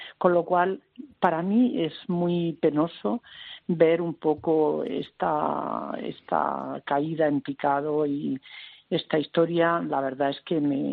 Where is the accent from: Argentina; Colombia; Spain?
Spain; ¿de dónde son ustedes? Y entonces dijimos: de España.